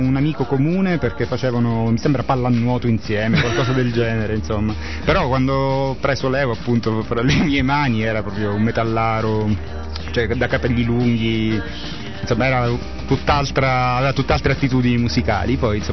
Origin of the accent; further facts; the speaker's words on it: Syracuse, Sicily, Italy; now in Bologna, Italy; Io in realtà appunto non sono di Bologna, naturalmente, vengo dal profondo sud, vengo da Siracusa e mi ero trasferito qui per studiare